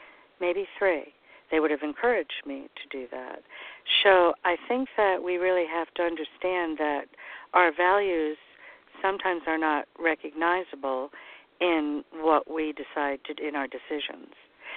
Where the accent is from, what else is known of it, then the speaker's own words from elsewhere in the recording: Ireland; I'm Irish. I'm very Irish.